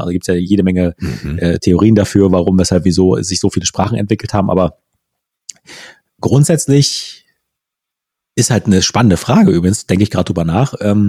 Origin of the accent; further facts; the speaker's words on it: Saxony, Germany; born there; So, jetzt bin ich ja nun mal gebürtiger Sachse.